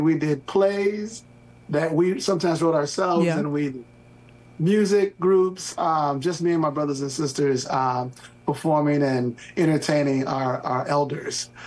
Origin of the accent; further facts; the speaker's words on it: Chicago, Illinois, United States; and then I grew up in Chicago.